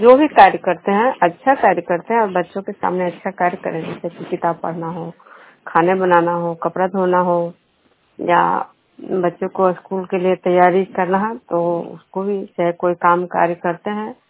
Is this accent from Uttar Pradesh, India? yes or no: no; Bishnupur, Bihar, India; मैं बिष्णुपुर ग्राम खतरा पंचायत नालंदा जिला नगरनसा प्रखंड की निवासी हूँ।